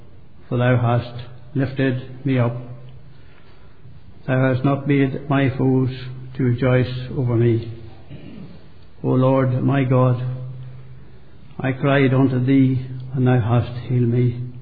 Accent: Newtownhamilton, Northern Ireland, United Kingdom; born there; I was born up there in Newton Hamilton, the townland of Tullyvallen. I was there about 3.5 miles or thereabouts from the South Armagh border. And it was there that I was born into a home of 3 girls and 4 girls. and three boys and myself

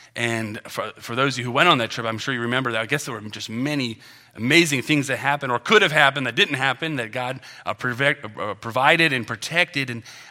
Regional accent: Martinsburg, West Virginia, United States; moved away as an adult; I came here from West Virginia. I grew up in Martinsburg, West Virginia, came down here in 2000

